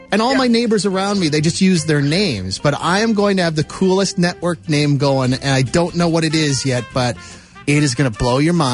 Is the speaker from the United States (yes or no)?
no; Saskatchewan, Canada; I'm from the Newfoundland of the prairies, Saskatchewan.